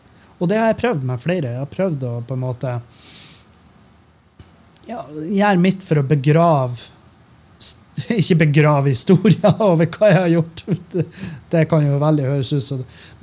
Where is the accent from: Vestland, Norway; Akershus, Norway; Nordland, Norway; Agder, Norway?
Nordland, Norway; Meløy; Jeg født og oppvokst i Meløy kommune